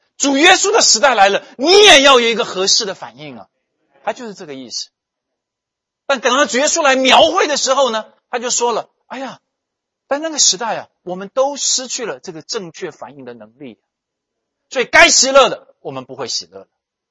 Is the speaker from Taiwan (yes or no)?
yes; Taiwan; 以前我们小的时候在台湾叫做玩家家酒